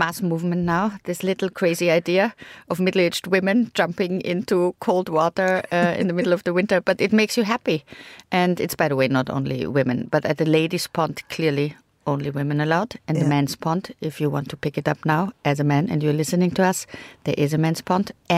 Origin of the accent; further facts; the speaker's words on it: Austria; accent: soft German, Austrian; English is a second language; also born or lived in Germany; It is my native Germany. I just grew up in Austria. And then that's why my accent is slightly soft German, Austrian, English that I speak, so you can hear where I'm from.